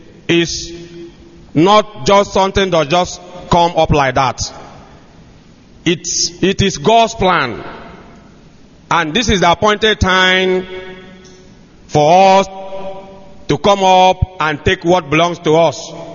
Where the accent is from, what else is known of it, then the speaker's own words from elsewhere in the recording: Umuchu, Anambra, Nigeria; I came from Ozara Akukwa, Umuchu, in Aguata local government area of Anambra State, Biafra.